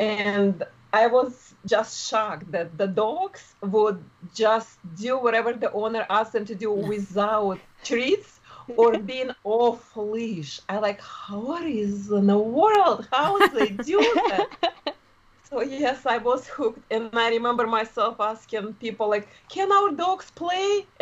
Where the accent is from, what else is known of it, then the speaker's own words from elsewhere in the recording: Russia; English is a second language; moved away; Yeah, originally from Russia. I'm here with my family for 30 years. So it's a long time. I just will have my accent. I guess it's never go away.